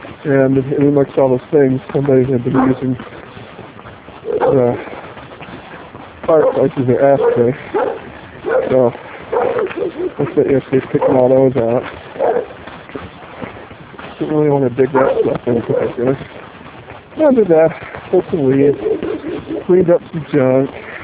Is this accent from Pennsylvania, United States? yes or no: no; New Mexico, United States; I'm from Eastern New Mexico here, which I'll freely admit is probably about 20 or 30 years behind the social curve.